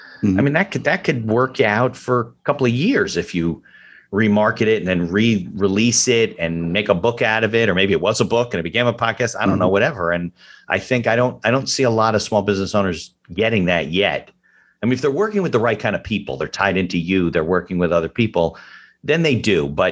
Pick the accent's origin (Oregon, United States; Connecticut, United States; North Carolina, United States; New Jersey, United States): New Jersey, United States; West Caldwell; I grew up in West Caldwell, and it's a different school system, but we all knew each other